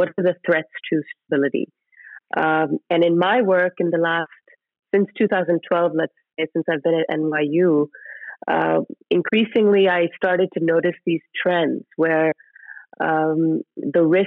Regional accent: Pakistan; also born or lived in 7 countries; I'm originally from Pakistan, but I grew up all over the world. In fact, I lived in 7 countries by age 14.

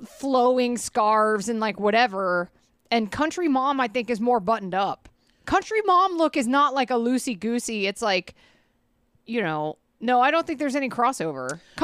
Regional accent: Georgia, United States; We're allowed to say this. We grew up in Georgia

